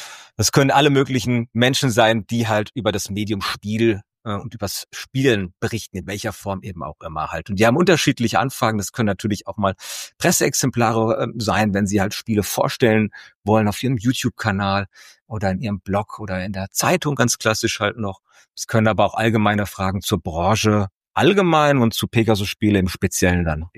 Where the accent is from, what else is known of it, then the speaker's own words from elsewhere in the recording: Hesse, Germany; now in Limburg an der Lahn, Germany; Ich bin in Hessen geboren und habe immer in Hessen gelebt und mein Herz hängt auch an Hessen.